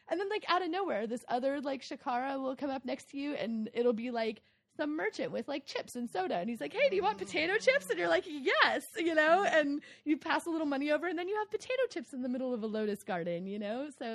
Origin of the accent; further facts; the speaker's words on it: United States; I realize how much, as an American, I feel like I'm entitled to.